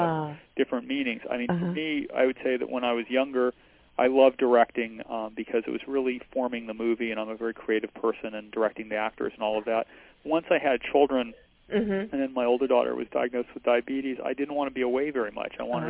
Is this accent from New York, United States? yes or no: no; Hollywood, California, United States; I am actually probably one of the few people in this town of Hollywood that grew up, born and grew up in Hollywood.